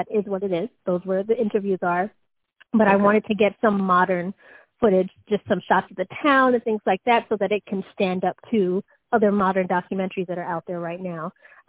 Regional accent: Atlanta, Georgia, United States; also born or lived in Queens, New York; now in New York, United States; My family immigrated here from Georgetown, Guyana. So my family's South American. I was born in Queens, New York, raised in Atlanta, Georgia, and then moved back up to New York to go to NYU

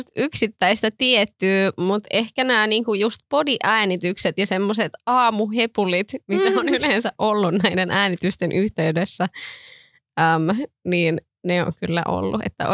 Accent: Espoo, Uusimaa, Finland; Helsingistä, okay. Tai siis no Espoosta alun perin.

